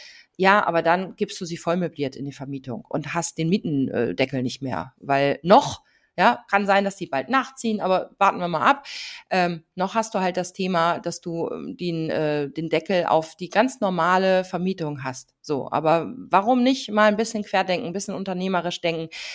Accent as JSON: {"language": "German", "region": "North Rhine-Westphalia", "country": "Germany", "said": "ich komme ja aus der Nähe von Bielefeld"}